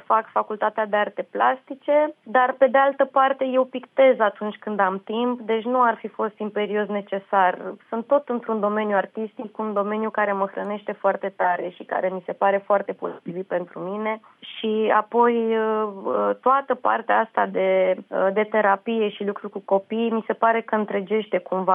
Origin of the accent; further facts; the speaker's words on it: Moldavia, Romania; eu am și familie în Iași. Știi că eu sunt moldoveancă.